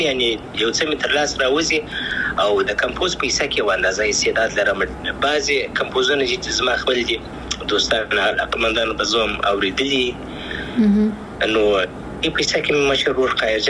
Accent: Afghanistan; افغانستان خو زما دی، زه افغان یم،

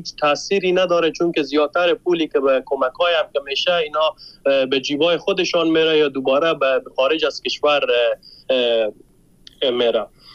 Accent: Afghanistan; همه ما افغان هستیم.

